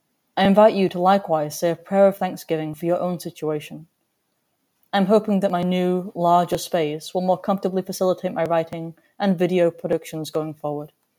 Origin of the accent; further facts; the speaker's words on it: England, United Kingdom; Since I was raised in England, I heard the oft-repeated colloquialism